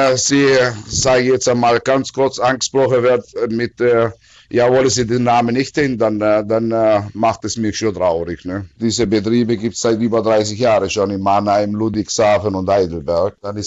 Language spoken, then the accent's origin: German; Italy; weil ich bin Italiener und sehe die Maßnahmen bei uns im Lande jeden Tag